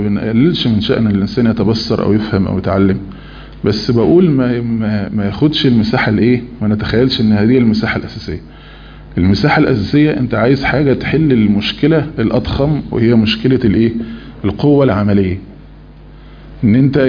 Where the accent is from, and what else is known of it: Egypt